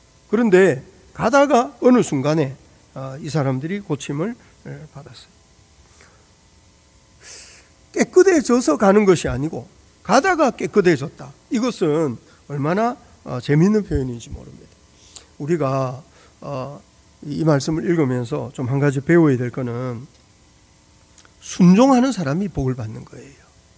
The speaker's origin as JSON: {"language": "Korean", "region": "Busan", "country": "South Korea", "tie": "born or raised there", "said": "제가 부산에서 자랐는데 부산 앞바다는 얼마나 맑은지"}